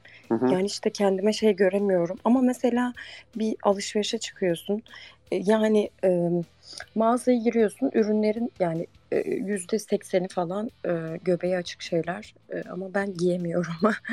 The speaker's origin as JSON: {"language": "Turkish", "town": "Diyarbakır", "region": "Diyarbakır Province", "country": "Turkey", "said": "Diyarbakır'dayım. Şu an Diyarbakır'da yaşıyorum. Buralıyım."}